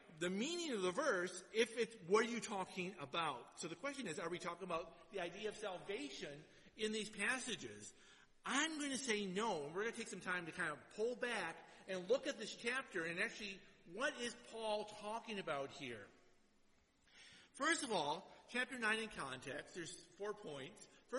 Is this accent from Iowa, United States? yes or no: no; Minnesota, United States; born there; originally I was born in Minnesota. I'm a Flatlander.